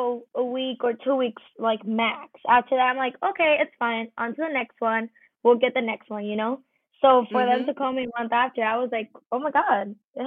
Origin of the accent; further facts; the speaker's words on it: Puerto Rico; now in Los Angeles, United States; So I started acting when I was 7 back home in Puerto Rico. I did my first feature film.